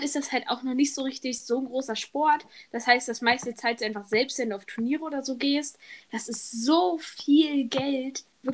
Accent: Hanover, Lower Saxony, Germany; ich glaube nicht, dass es das bei uns in Hannover gibt.

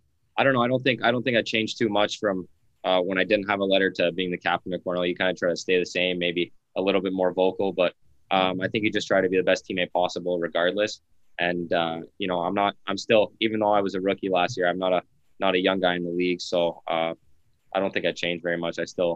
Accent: Montreal, Quebec, Canada; So we're both from Montreal, so we skate with each other all summer.

